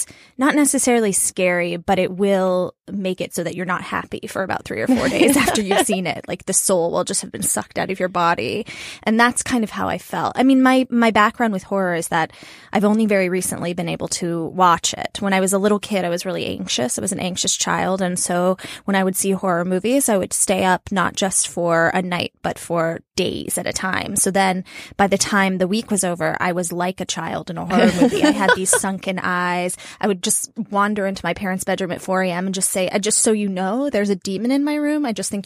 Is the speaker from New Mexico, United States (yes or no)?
yes; New Mexico, United States; I mean, I'm from New Mexico